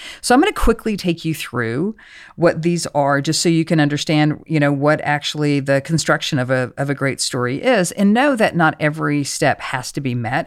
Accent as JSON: {"language": "English", "region": "Oklahoma", "country": "United States", "said": "I'm kind of a nobody that works, you know, behind the scenes in Hollywood. I come from Oklahoma."}